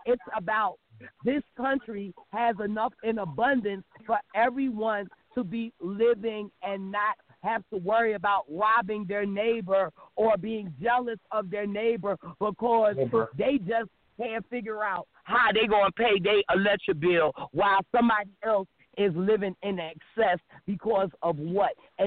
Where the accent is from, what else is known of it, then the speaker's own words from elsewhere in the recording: Philadelphia, Pennsylvania, United States; I'm from Philly, and the water is the best.